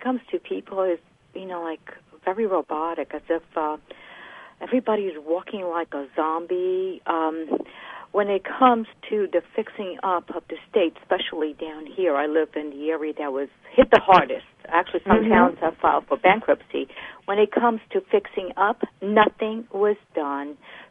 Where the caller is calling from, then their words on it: Red Bank, New Jersey, United States; Red Bank, which is like one of the towns in the shoreline.